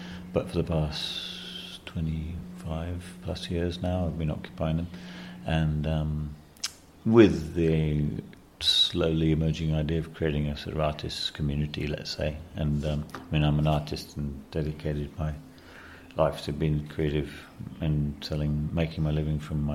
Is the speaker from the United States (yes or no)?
no; British Virgin Islands; growing up in the Virgin Islands